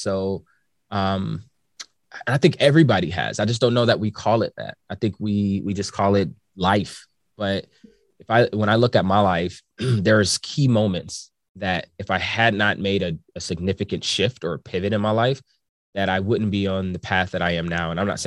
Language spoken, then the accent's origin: English; Ohio, United States; moved away as an adult; we moved to California, which I was born and raised in Ohio. And so California was 2,600 miles away from everything that I had known.